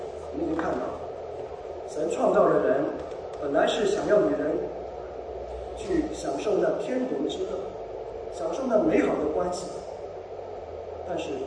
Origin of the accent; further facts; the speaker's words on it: China; 所以我们中国人也知道